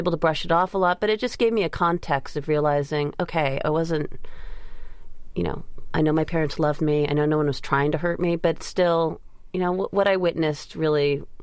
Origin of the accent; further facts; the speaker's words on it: California, United States; I was exposed to a lot of really remarkable, amazing experiences growing up in the Bay Area as a kid with artistic people.